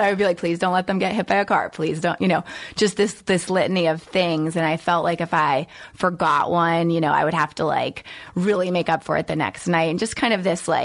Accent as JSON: {"language": "English", "town": "Norfolk", "region": "Virginia", "country": "United States", "tie": "born or raised there", "also_born_or_lived": "Brooklyn", "said": "I was born in Brooklyn, in Brooklyn. So then we moved down to Norfolk when I was, I think, two or three. And then from Norfolk up to Northern Virginia."}